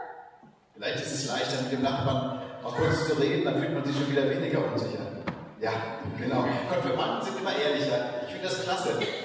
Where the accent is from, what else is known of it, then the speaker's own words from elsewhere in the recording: Kaufungen, Hesse, Germany; ich bin aus Kaufung bei Kassel